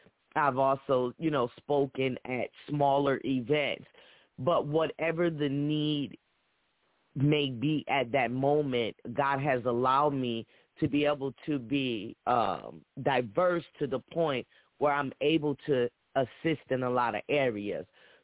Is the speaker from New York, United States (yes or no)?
yes; Rochester, New York, United States; but most of them are from New York, my hometown, Rochester, New York.